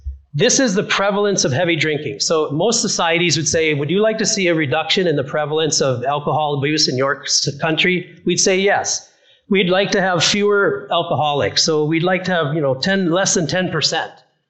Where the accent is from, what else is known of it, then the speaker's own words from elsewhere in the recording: North Dakota, United States; because in fact, I come from North Dakota.